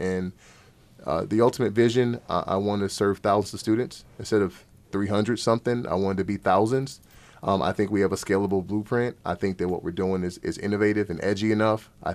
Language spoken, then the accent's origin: English; Rochester, United States; And I love to see them get a chance to be around students from my hometown. Mm-hmm. Come on, we're Rochester, man.